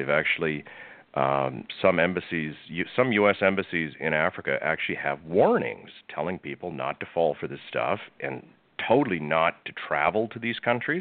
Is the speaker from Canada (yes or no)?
yes; Canada; also born or lived in New Haven, United States; I'm Canadian. I live in Toronto, although my family is actually American. I was born in Connecticut, New Haven. I live in Toronto now